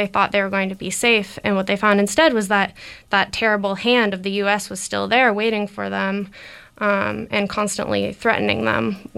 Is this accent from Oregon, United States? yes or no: yes; Portland, Oregon, United States; So, I guess I grew up here in Portland, both in close proximity to poverty and also close proximity to a lot of wealth.